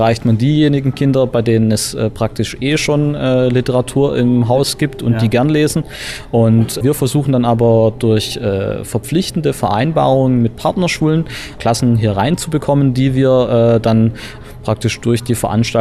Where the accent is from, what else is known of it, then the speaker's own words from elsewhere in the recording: Heilbronn, Baden-Württemberg, Germany; now in Upper Franconia, Germany; An meiner Heimat das Essen, Maultaschen, Spätzle, die Lebensfreude, sage ich jetzt mal, ist ja Heilbronn so eine Weinregion, da ist so ein bisschen leutseliger, sage ich jetzt mal. Und ja, es ist eine schöne Stadt.